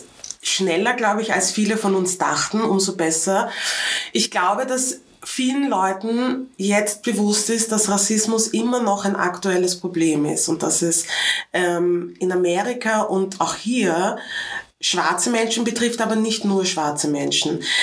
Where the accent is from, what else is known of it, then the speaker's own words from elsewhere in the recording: Vienna, Austria; Was soll ich erzählen? Ich bin Wienerin, geboren und aufgewachsen in Wien